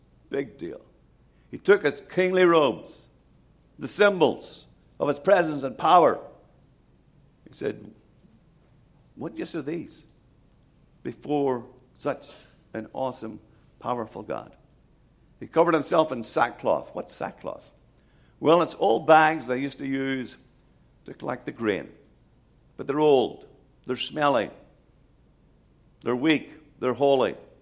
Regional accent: Ireland; Now, I'm Irish. My little town had 5,000 people. And like many European towns, we had a town square.

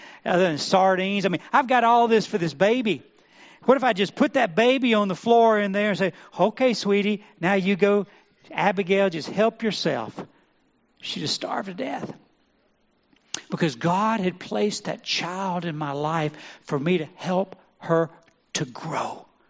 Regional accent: Monroeville, Alabama, United States; I'm from Monroeville, and y'all from Monroe. I'm a Monroe County boy

